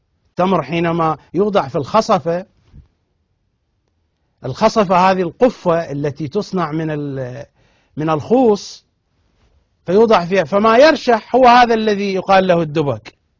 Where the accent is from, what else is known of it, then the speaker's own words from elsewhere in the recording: Iraq; accent: Iraqi; طبعا نحن نستعمله في لهجتنا العراقية، في الحسجة العراقية